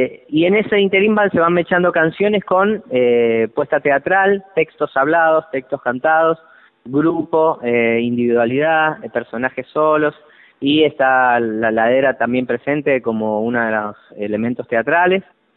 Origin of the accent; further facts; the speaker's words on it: Argentina; qué parte nos toca como argentinos